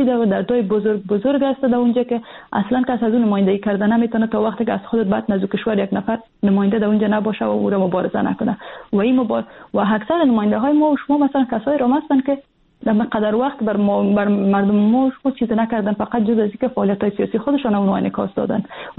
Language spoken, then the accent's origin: Persian; Afghanistan; من خانمای فعال از افغانستان هستم